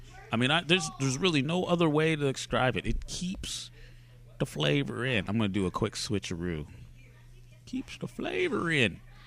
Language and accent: English; Illinois, United States; born there; We were both born in Illinois. We sound like we're from Italy, apparently.